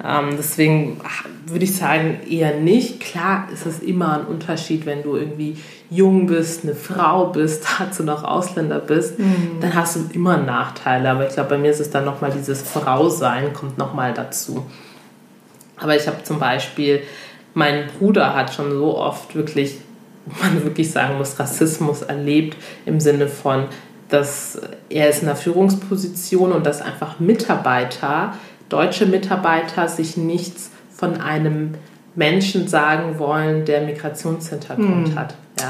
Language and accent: German; Togo; also ich komme ja ursprünglich aus Togo